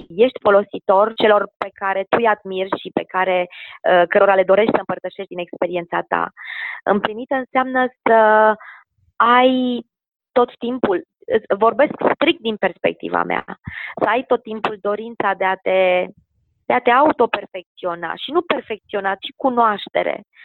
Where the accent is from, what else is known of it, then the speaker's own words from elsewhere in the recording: Brașov, Brașov County, Romania; pentru că sunt brașoveancă.